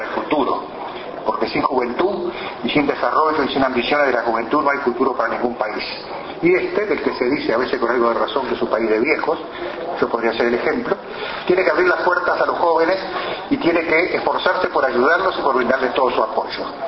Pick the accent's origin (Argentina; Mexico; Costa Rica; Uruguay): Uruguay; los uruguayos podemos hacer cosas grandes